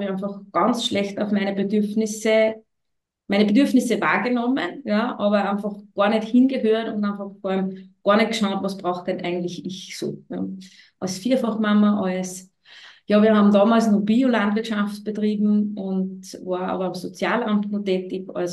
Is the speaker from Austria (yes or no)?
yes; Upper Austria, Austria; Ich bin aus Oberösterreich, also wirklich ein Stück entfernt.